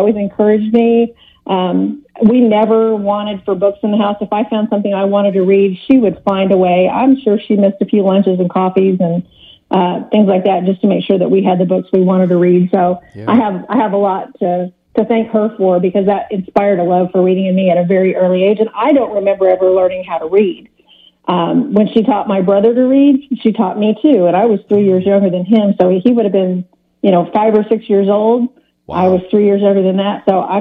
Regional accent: Oklahoma, United States; I'm a Southern Belle for sure. I'm definitely from, I'm from Oklahoma, so I guess that's considered a Southern Belle.

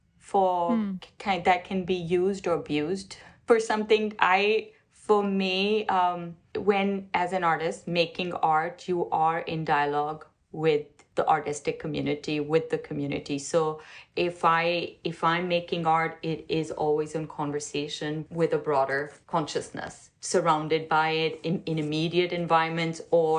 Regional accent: Pakistan; So growing up in Pakistan, learning miniature painting was, you never saw the actual work.

